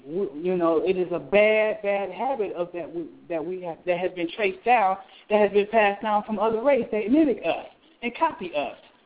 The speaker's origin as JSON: {"language": "English", "region": "Louisiana", "country": "United States", "said": "because the simple fact that I'm a Cajun, I use that word sometimes myself"}